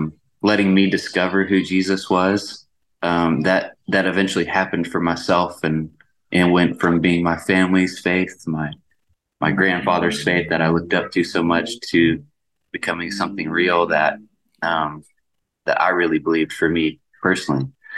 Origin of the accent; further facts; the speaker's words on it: Memphis, Tennessee, United States; But I met the band at my hometown in Memphis.